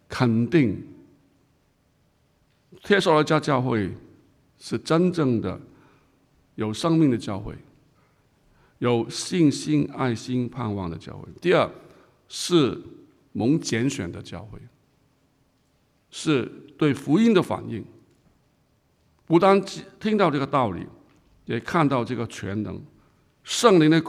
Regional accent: China; 我们中国人说白扯什么竿头更进一步，对不对？

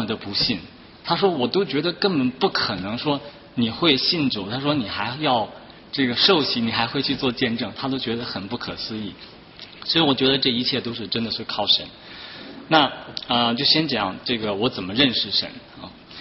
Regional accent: China; 因为像我这样一个从大陆来的这种教育背景的人呢

